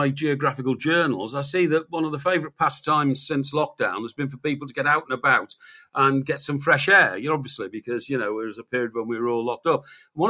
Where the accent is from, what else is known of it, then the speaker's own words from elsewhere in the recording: Chester, North West England, United Kingdom; I was born and brought up in Chester.